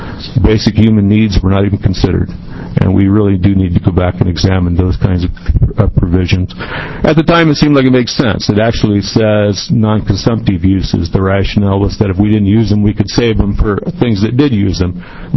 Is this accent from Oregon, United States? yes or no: yes; Brookings, Oregon, United States; from Brookings, Oregon.